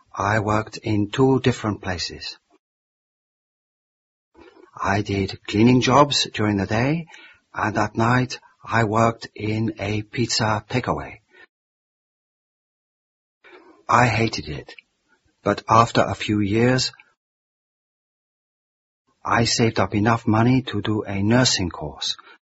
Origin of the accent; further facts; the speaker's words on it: Vietnam; moved away as an adult; now in United Kingdom; I'm from Vietnam originally. I came over here about 25 years ago to escape the problems in my country. Back home in Vietnam, I was a doctor.